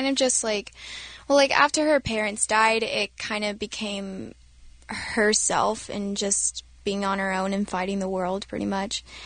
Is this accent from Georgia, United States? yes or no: yes; Georgia, United States; Well, I was born and raised in Georgia, so